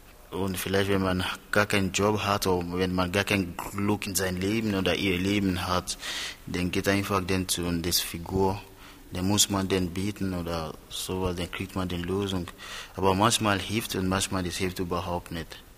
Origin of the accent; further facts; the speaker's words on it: Sierra Leone; German is a second language; Ich komme aus Sierra Leone, nicht aus Kongo.